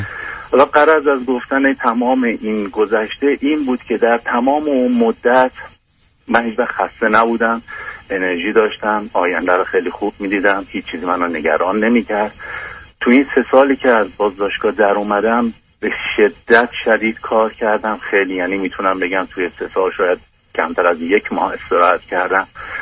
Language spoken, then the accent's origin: Persian; Iran; moved away as an adult; now in Canada; در سن 24 سالگی 25 سالگی حدودا از ایران در اومدم، رفتم در یک کشور اروپایی به صورت پناهنده غیر قانونی وارد شدم.